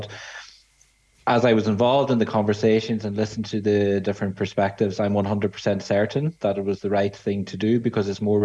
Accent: Clonmany, Ulster, Ireland; you hear from my accent, I'm actually from Donegal up there in Clamany out in Uris.

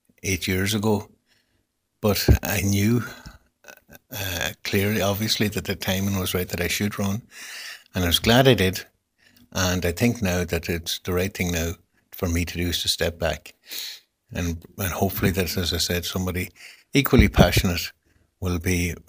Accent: Glenswilly, Ulster, Ireland; also born or lived in Gweedore; I had the great fortune to have been born and bred in Gweedore and finally to have grown up in Glenswilly.

